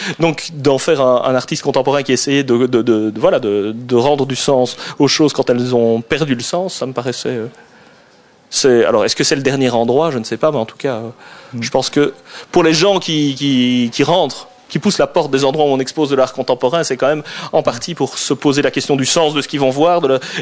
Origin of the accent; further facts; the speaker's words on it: Liège, Wallonia, Belgium; j'ai grandi à Liège quand j'étais petit